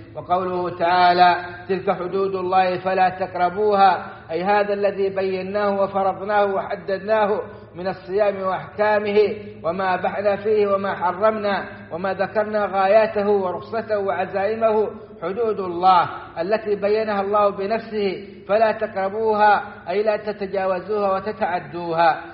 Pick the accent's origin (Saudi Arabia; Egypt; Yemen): Saudi Arabia; وأدم على بلادنا السعودية أمنها